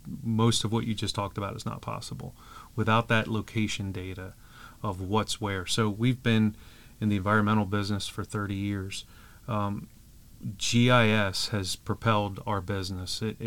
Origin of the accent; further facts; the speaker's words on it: Maryland, United States; I'm born and raised in Harford County. I love it here.